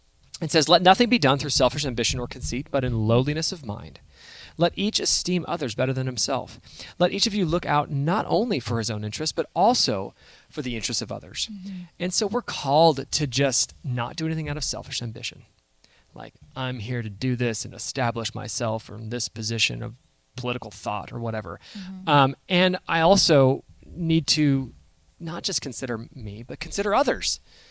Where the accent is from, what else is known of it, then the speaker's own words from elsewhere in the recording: California, United States; We grew up in Southern California